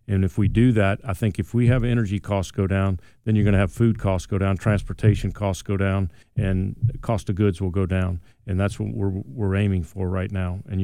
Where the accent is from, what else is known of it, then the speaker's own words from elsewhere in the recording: Louisiana, United States; I've got a friend of mine. I grew up in Louisiana who worked on an oil rig for 2 years